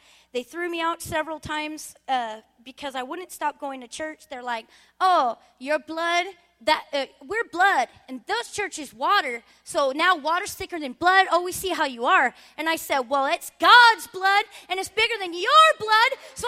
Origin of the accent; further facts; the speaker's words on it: Anchorage, Alaska, United States; And the last time they kicked me out and I was banned from the Anchorage School District, I started dropping out in the fifth grade, and my mom never made me go to school. And up here, we don't have any truancy laws.